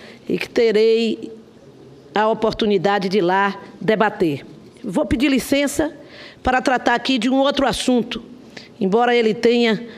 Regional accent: Cachoeira, Bahia, Brazil; estive na minha cidade natal, Cachoeira, para comemorar com o povo daquela cidade e de todo o Recôncavo Baiano

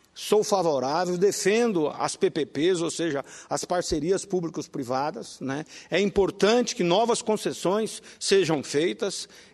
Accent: Rondonópolis, Mato Grosso, Brazil; na minha cidade natal, mas que Vossa Excelência também lá vive, a cidade de Rondonópolis.

